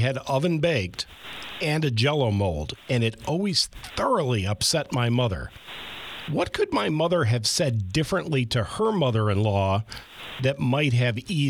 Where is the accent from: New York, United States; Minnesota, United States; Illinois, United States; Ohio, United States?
Ohio, United States; Shaker Heights; Growing up in Shaker Heights, Ohio, my parents lived across the street from my grandmother